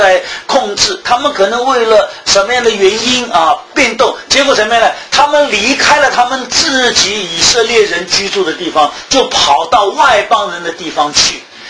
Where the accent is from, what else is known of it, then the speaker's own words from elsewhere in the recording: Thailand; 像我们泰国人啊，这个他们有点阶级的啊，你是做这个做仆人的，你是做灶奶，你是做主人的